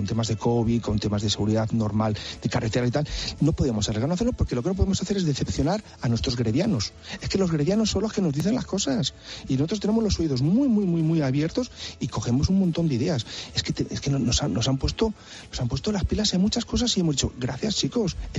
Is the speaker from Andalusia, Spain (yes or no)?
no; Castile and León, Spain; A muerte, además la defiendo a muerte, porque creo en mi tierra, creo en Castilla y León, ¿no?